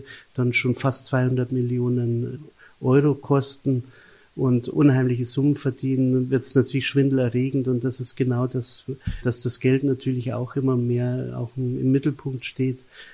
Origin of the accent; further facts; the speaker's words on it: Munich, Bavaria, Germany; dass ich bin ja in München aufgewachsen